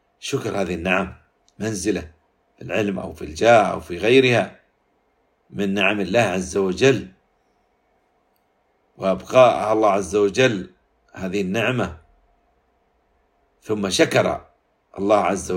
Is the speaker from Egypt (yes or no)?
no; United Arab Emirates; أن يحفظ بلادنا الإمارات وبلاد